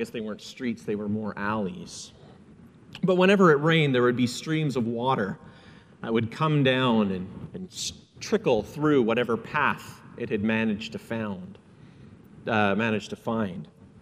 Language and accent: English; Hong Kong; So I grew up in Hong Kong. Among the most formative years of my life were spent in this colony of the UK. So that was from age 12 to 17. Hong Kong was my world. And we lived near a small market town called Stanley.